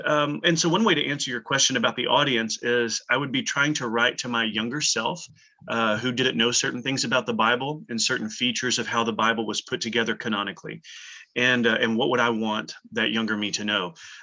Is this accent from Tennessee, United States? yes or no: no; Texas, United States; moved away as an adult; now in Louisville, United States; And so I love living in Louisville with our family. We're originally from Texas, and so we're enjoying four real seasons in Louisville